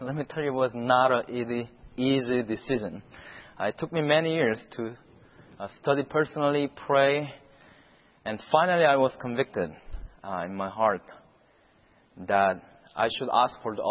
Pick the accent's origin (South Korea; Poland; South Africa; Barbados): South Korea; English is a second language; now in United States; I'm from South Korea